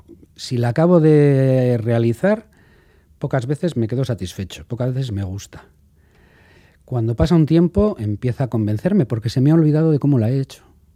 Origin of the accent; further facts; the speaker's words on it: Bilbao, Basque Country, Spain; Somos de Bilbao, pero para tanto. Y bueno, pues sí, viví al lado de Soho de Nueva York.